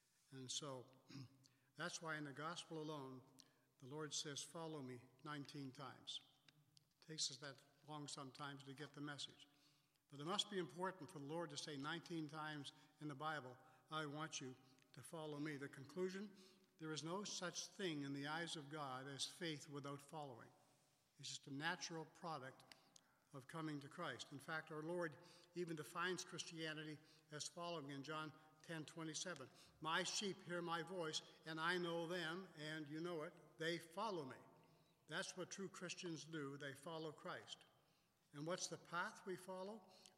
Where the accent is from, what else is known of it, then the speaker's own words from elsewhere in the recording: Nova Scotia, Canada; also born or lived in Sarnia / Owen Sound / Toronto / Iowa; now in Maine, United States; we're Blue Nosers from Nova Scotia. Lived in Sarnia, Owen Sound, Toronto, Sarnia again, and then Iowa, Texas, St. Louis, Missouri, Massachusetts, and then Maine.